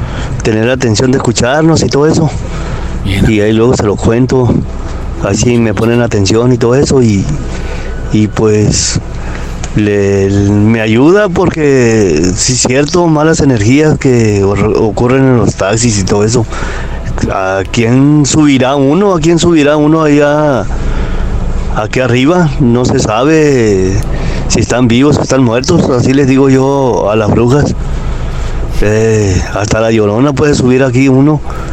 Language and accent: Spanish; Nogales, Sonora, Mexico; aquí en el taxi acá, pues aquí soy de Nogales, Sonora, aquí en la frontera.